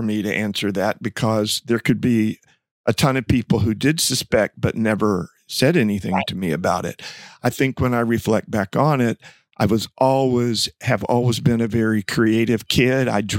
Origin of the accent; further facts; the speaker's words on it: Dallas, Texas, United States; There were a lot of expectations growing up in Dallas, Texas in the 1950s and 60s.